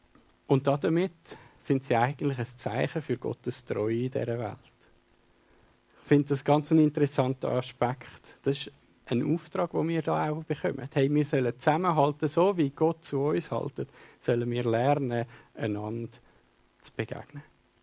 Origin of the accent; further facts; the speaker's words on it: Switzerland; ich glaube, manchmal sind wir Schweizer da ganz ähnlich.